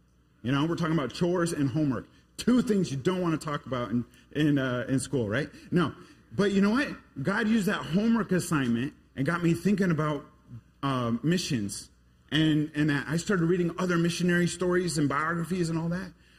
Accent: Connecticut, United States; You know, I went to Christian school. I grew up in Connecticut, went to Christian school. My dad was the principal, so I had to go.

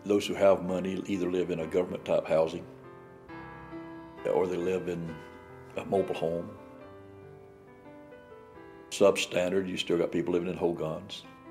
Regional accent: Florida, United States; Born and raised in Florida, went through the Marine Corps, went through Vietnam, came home a lost man

